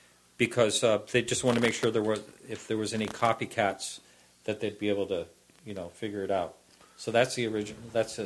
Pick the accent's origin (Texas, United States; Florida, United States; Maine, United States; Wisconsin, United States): Maine, United States; I grew up in southern Maine, moved around the country a bit